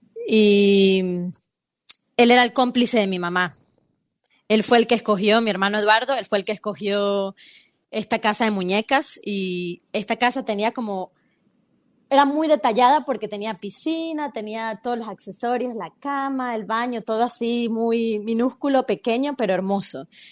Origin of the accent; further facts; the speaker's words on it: Trujillo, Venezuela; also born or lived in Mérida; yo vengo de la región de los Andes, que es el estado Mérida, pero yo crecí en Trujillo con mi hermano, con mi mamá y mi familia materna.